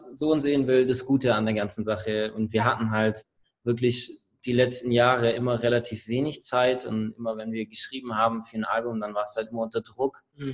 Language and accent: German; Vogt, Baden-Württemberg, Germany; Wir kommen aus der Nähe von Ravensburg, aus Vogt, um genau zu sein.